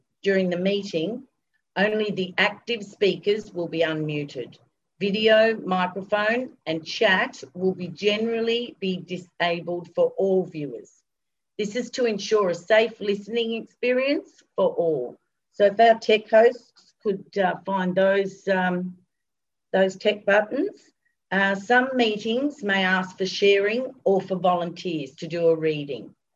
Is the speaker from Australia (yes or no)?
yes; Coffs Harbour, New South Wales, Australia; I'm from Coffs Harbour, New South Wales in Australia. I'm on the East Coast.